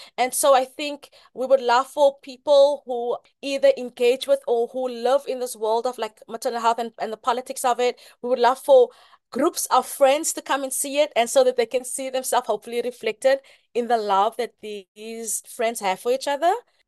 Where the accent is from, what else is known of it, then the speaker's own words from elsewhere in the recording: Cape Town, Western Cape, South Africa; moved away as an adult; now in New York, United States; I am an immigrant from South Africa. I grew up in Cape Town, and I've only lived in Harlem, and I've been in, New York for, over a decade.